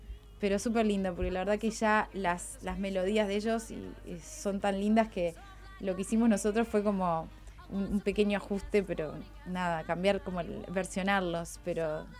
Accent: Dolores, Soriano, Uruguay; now in Los Angeles, United States; Sí, bueno, nací acá, es de historia larga, pero me crié en Dolores y yo creo que soy de ahí.

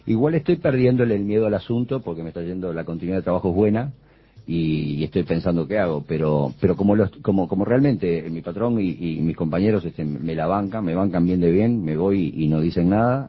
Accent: Montevideo, Uruguay; Soy del barrio, soy del Parque Posadas. Esto para mí no tiene misterios.

